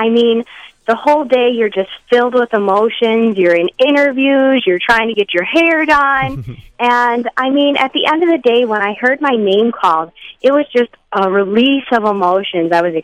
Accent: Michigan, United States; I got to represent my hometown, the Sunrise Side, on a big stage

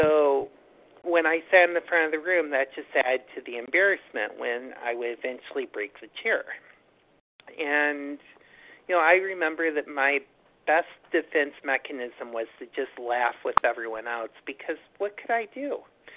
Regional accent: Buffalo, New York, United States; now in New York City, United States; overeater calling in from New York City this evening. I'm originally from Buffalo

